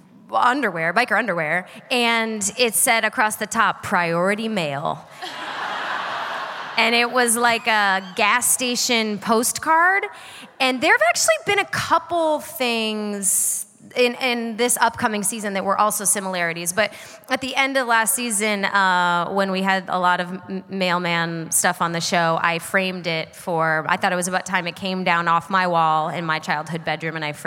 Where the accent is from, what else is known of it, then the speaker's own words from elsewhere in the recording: Michigan, United States; I grew up in Michigan, which is not exactly the fresh fish capital of the world, because we've got Lake Erie and those fish have three heads and you don't eat them.